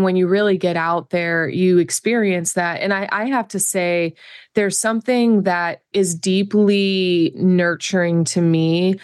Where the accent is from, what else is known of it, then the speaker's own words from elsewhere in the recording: Indiana, United States; But that's because I'm from Indiana, so I have a little.